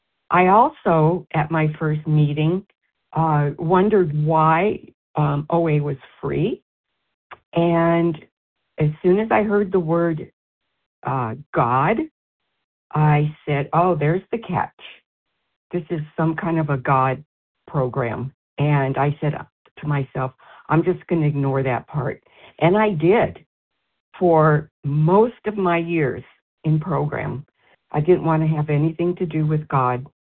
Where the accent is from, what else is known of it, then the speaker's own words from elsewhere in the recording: Philadelphia, Pennsylvania, United States; from Philly.